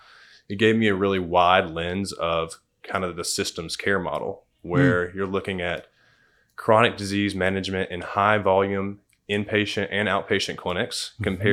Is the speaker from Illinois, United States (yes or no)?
no; Jackson, Tennessee, United States; I grew up in Jackson, Tennessee, mm-hmm. 2 hours from here. I grew up in a physician home.